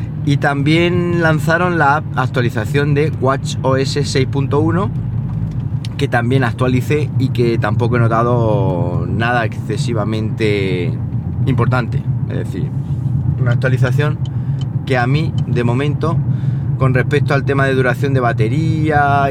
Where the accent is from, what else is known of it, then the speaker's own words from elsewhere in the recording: Andalusia, Spain; accent: Andalusian; soy de andaluz y no produzco y no pronuncio las S, ¿qué hago?